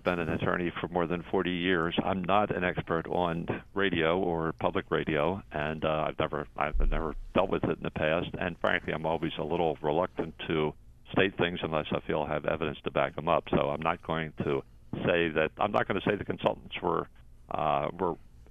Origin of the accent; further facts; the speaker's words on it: Baltimore–Washington area, United States; now in Eastern Shore, United States; we're both from the Baltimore, Washington area, and frankly, we had some concern about coming to an area that was somewhat rural and remote